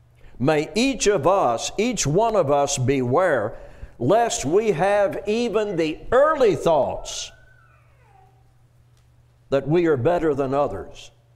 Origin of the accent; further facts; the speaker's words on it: Southern United States, United States; I don't know if you heard it in my voice, but I grew up in the South.